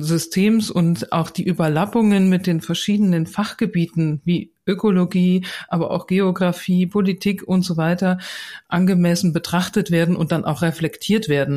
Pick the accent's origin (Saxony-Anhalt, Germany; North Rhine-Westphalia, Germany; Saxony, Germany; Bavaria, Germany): Bavaria, Germany; also ich komme jetzt aus Bayern und hier ist das so ein ganz normales Schulfach